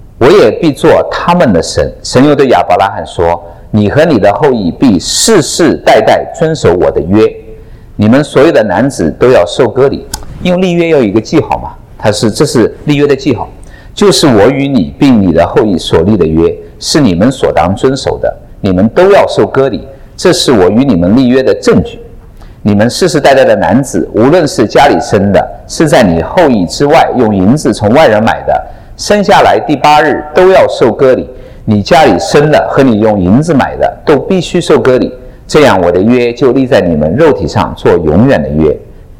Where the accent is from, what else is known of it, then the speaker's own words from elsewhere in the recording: Jiangsu, China; 其实我是苏北的，其实我不是上海的